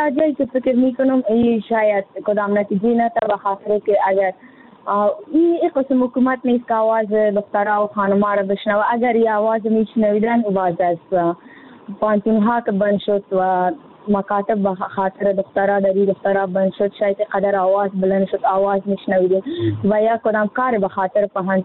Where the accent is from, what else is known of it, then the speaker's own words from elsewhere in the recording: Afghanistan; ما افغان هستیم،